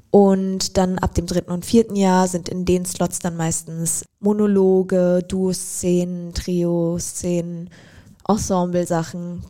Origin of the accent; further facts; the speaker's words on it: Düsseldorf, North Rhine-Westphalia, Germany; born there; weil ich ja gebürtig aus Düsseldorf komme